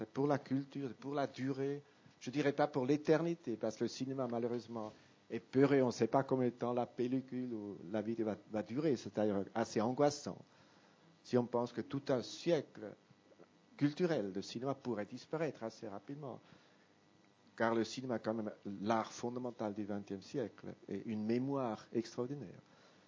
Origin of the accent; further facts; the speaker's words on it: Switzerland; Moi, je suis suisse